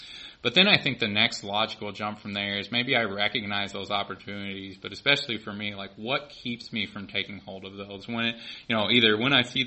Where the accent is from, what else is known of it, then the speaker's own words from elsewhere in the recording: the South, United States; accent: southern; And that's not them talking about my southern accent up here, right?